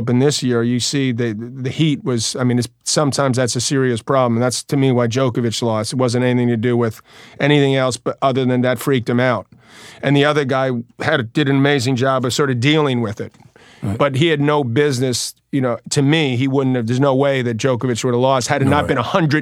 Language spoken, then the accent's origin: English; Queens, New York, United States; and we're both from Queens, which I don't think is ever going to happen. Two kids from Queens playing the finals of the U.S. Open.